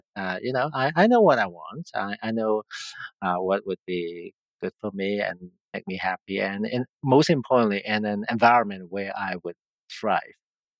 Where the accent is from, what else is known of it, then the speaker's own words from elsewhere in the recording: Hong Kong; now in Canada; Yeah, born and raised in Hong Kong. And in the late 80s, our family decided to move to Canada.